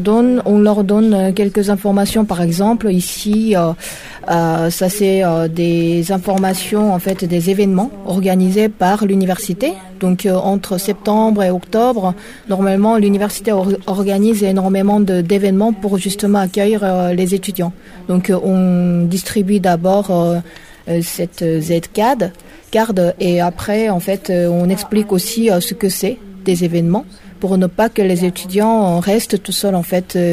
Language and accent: French; South Korea; Je viens de Corée du Sud.